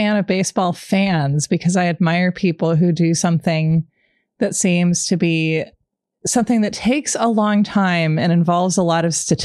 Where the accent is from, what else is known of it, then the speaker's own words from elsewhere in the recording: Portland, Oregon, United States; I'm from Portland, Oregon. We've never had a baseball team.